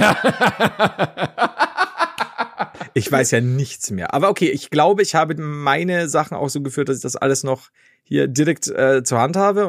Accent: Bavaria, Germany; mein Leben als Oberpfälzer Krüppel

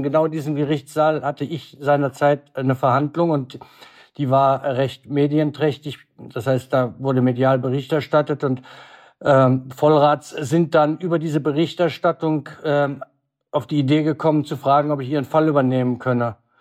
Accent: Düren, North Rhine-Westphalia, Germany; Ich komme aus Düren

